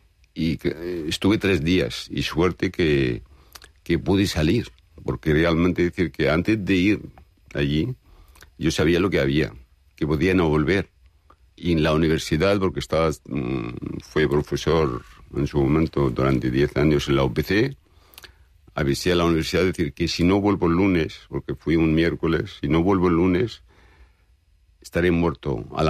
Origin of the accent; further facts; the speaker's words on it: Syria; Catalan is a second language; now in Spain; Soc més català que sirià.